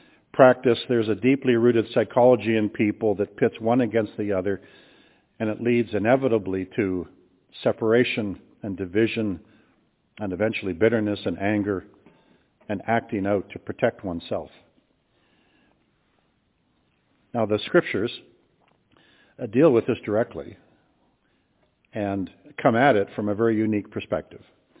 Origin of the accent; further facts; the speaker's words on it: Winnipeg, Manitoba, Canada; I grew up in Winnipeg, just a short drive from Indigenous residential schools that were just minutes from my own home.